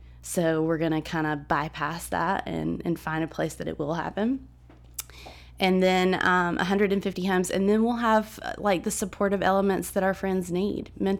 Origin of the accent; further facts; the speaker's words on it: Southside, Alabama, United States; I grew up in Southside, Alabama, which is a little town in Gadsden, which most people are pretty well familiar with.